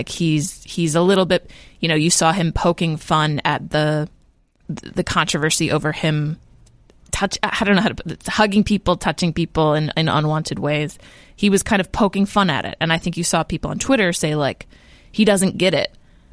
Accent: Cleveland, Ohio, United States; coming from Cleveland, and I mean, I'm Irish

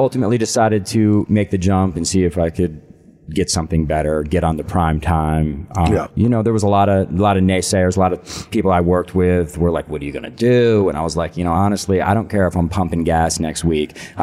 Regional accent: Connecticut, United States; I grew up in Connecticut.

